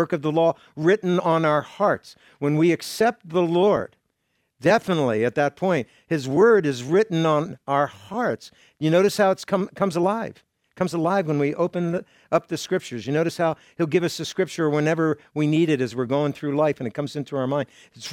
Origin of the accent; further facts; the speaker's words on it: California, United States; moved away as an adult; You know, we came from California, come here. I don't ever want to go back to California.